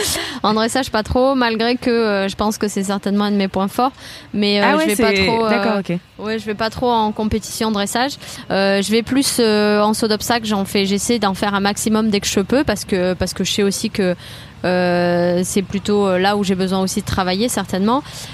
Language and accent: French; Toulouse, Occitanie, France; je suis originaire de Toulouse.